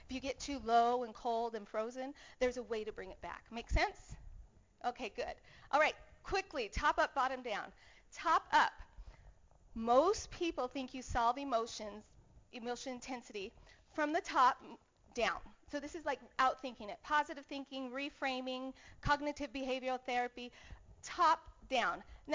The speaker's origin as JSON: {"language": "English", "region": "Arizona", "country": "United States", "said": "I have a family member that is hotter than that. I'm from Arizona."}